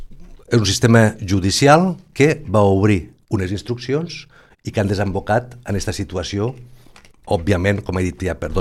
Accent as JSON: {"language": "Catalan", "region": "Catalonia", "country": "Spain", "said": "Com a català, perquè jo també sóc català"}